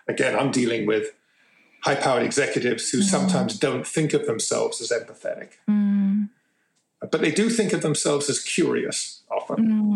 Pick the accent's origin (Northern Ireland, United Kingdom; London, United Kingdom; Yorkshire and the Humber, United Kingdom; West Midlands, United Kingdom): London, United Kingdom; born there; I was born in London.